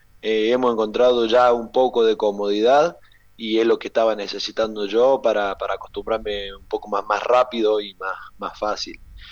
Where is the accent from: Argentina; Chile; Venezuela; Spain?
Argentina; now in Italy; yo vine de Argentina con una lesión en las costillas